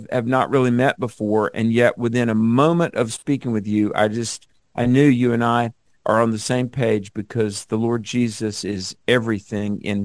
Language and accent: English; the South, United States; I grew up in the Bible Belt. And, you know, down south, there's like a church on every corner.